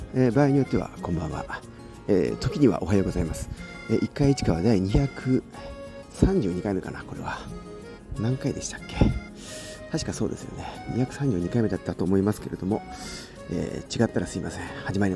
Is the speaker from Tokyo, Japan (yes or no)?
no; Ichikawa, Chiba, Japan; まあ、生まれも育ちも今住んでいるのも千葉県の市川市という、そんな人物なんですが、